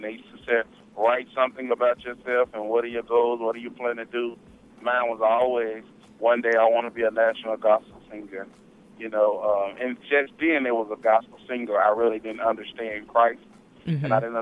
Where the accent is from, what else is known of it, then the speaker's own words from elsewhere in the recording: Canton, Mississippi, United States; I'm originally from Canton, Mississippi, hometown